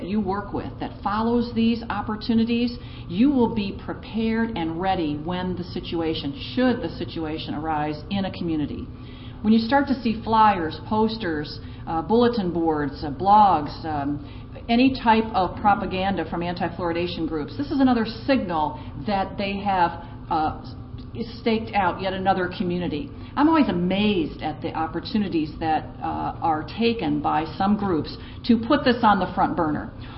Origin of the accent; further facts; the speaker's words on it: Michigan, United States; And I'm from Michigan originally, and we take community water fluoridation very seriously